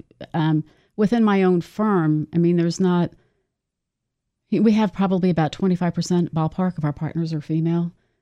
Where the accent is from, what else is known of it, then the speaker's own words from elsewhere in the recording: Maryland, United States; I grew up in Montgomery County. I went to Wooten High School. So, you know, I was raised in a very middle-class area